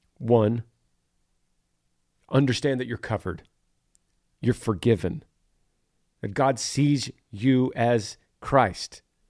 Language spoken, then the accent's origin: English; Greenville, Ohio, United States; I'm from Greenville, Ohio.